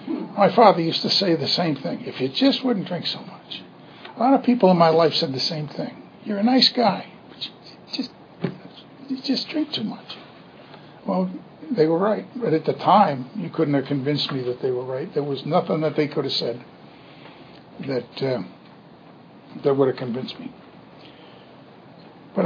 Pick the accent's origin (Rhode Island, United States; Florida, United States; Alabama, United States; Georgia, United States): Rhode Island, United States; born there; moved away as an adult; also born or lived in Philadelphia; The longer version is I was born in Rhode Island. Not Long Island, Rhode Island. I am a real Yankee. Came down here in 96, I moved here.